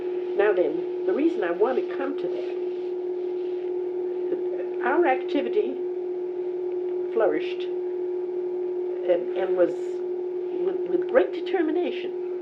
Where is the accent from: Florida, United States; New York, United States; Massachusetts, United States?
Massachusetts, United States; Roxbury; After all, I was brought up in Roxbury, Massachusetts, which is now a 100% black community.